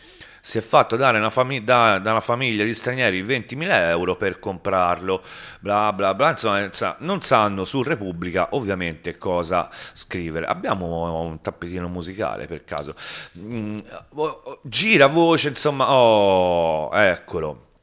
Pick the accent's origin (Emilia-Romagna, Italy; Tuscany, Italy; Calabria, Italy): Tuscany, Italy; Prato; Io sono di Prato e voglio essere rispettato, insomma.